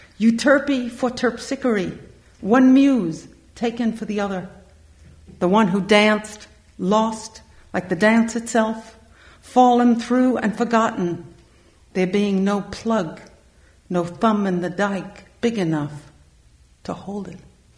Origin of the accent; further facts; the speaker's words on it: Manhattan, New York, United States; This is my Kansas City poem. I'm from Manhattan in New York. I didn't even know where Kansas City was.